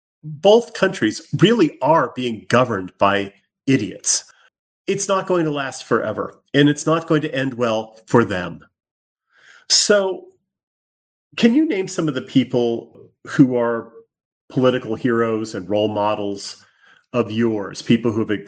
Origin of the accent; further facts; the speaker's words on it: United States; Being an American, I, of course, it's just kind of piety and attachment to my homeland, and it is really an attachment to my homeland.